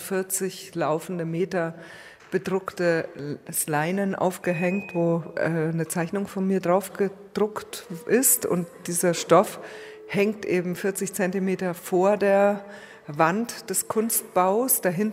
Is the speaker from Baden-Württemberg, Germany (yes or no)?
no; Munich, Bavaria, Germany; born there; Geboren in München und 1956.